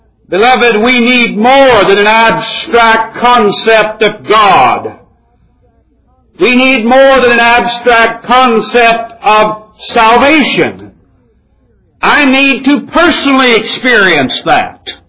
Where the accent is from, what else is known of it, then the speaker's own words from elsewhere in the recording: Midwest, United States; Now, I'm not a Texan, but I'm a Midwesterner, and that's where that influence came from.